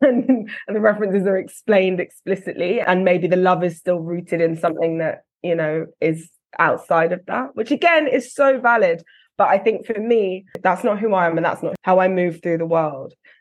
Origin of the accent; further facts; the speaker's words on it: London, United Kingdom; a place that I love and that has nurtured me and that I am the way that I am because of that place.